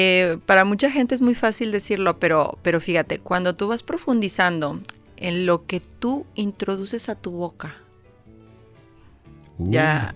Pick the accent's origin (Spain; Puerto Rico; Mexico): Mexico; Monterrey, Nuevo León; para empezar, como buena regia